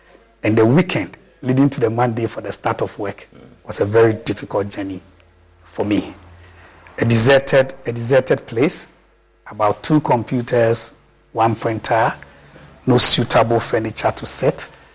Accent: Eastern Region, Ghana; is a Ghanaian. I come from the Ibuakwa South constituency. I had most of my schooling here in Ghana, a few top-ups abroad.

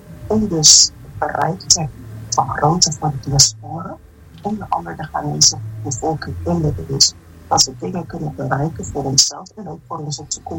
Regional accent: Ghana; now in Netherlands; it is also a new chance for us as a Ghanaian diaspora community here in the Netherlands.

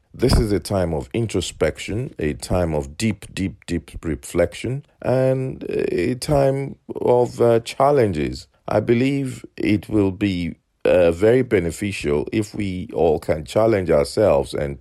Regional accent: Nigeria; now in Ireland; I'm a Nigerian resident in the Republic of Ireland.

